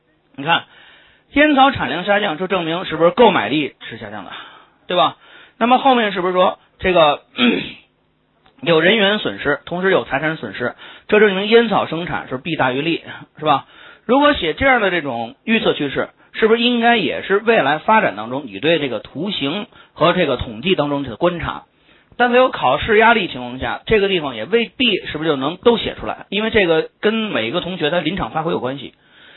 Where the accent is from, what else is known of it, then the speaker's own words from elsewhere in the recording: China; 就拿这个段落来看，我们中国人会怎么说呢？